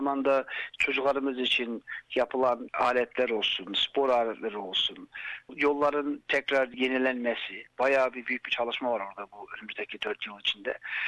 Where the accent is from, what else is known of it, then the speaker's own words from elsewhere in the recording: Melbourne, Victoria, Australia; Ben burada doğdum, işte Melbourne'da doğdum. Ailemle beraber Maribyrnong'a göçmüştük 1979 senesinde. Orada bir bayağı 7-8 sene yaşamıştık. Geri döndük Melbourne'a.